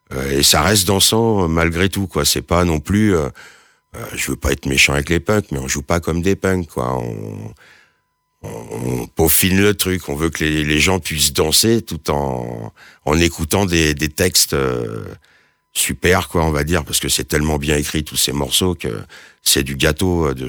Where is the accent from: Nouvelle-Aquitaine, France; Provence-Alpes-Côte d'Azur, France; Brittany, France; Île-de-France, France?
Brittany, France; Moi, je suis breton.